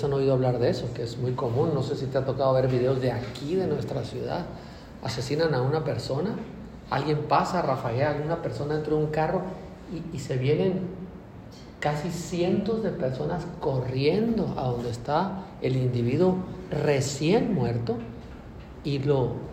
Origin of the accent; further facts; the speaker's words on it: Mexico; ¿qué clase de pueblo somos nosotros, los mexicanos?